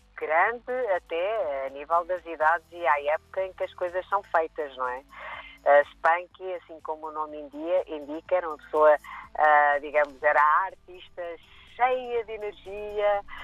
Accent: Mozambique; now in Portugal; Eu vinha de Moçambique e na verdade, quando aterramos e passámos a viver em Portugal

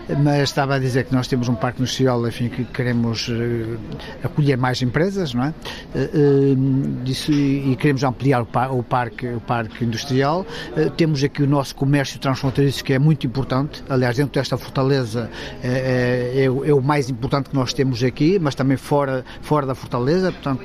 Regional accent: Vila Nova de Cerveira, Norte, Portugal; born there; now in Valença, Portugal; Exatamente, sou natural, nasci em Vila Nova de Cerveira, mas vivo já aqui em Valença há 34 anos.

